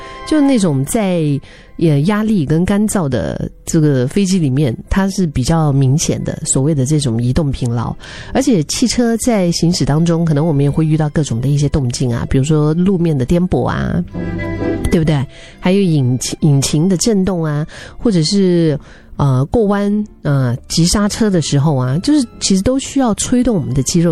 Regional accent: Dali, Yunnan, China; 我就都会想到我的家乡，就是云南大理啊。

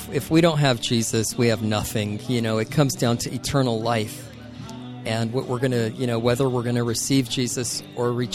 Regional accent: Iran; Iran. So I'm not white, that's for sure.

